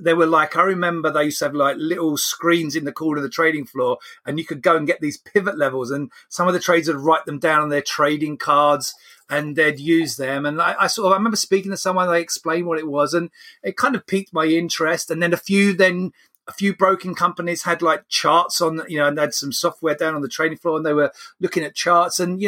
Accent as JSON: {"language": "English", "region": "London", "country": "United Kingdom", "tie": "born or raised there", "said": "I came from kind of quite a humble background. I grew up in the East End, and we didn't have a lot of money"}